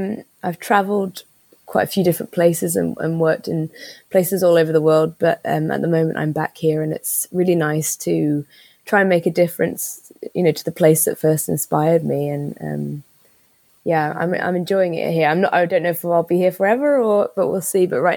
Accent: Isle of Man; I was really lucky growing up on the Isle of Man.

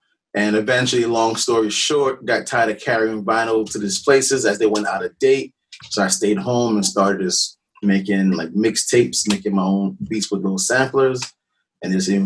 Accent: New York City, New York, United States; Well, I'm a New Yorker from the concrete jungle. My mother's from Curacao, which is Antilles of the Dutch colonies.

